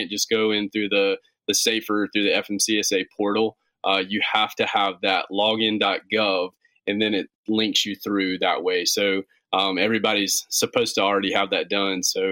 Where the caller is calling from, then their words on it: Gastonia, North Carolina, United States; Right in North Carolina. We're in a little town called Gastonia, North Carolina. It's just about 25 minutes west of Charlotte.